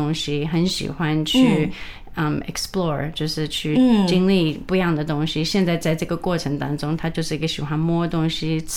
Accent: Midwest, United States; 我是生在美国的，

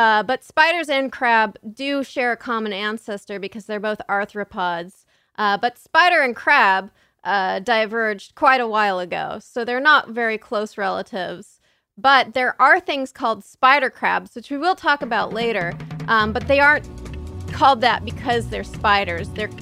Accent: San Diego, California, United States; Like, you'd like be in the sand hot tub because I grew up in San Diego.

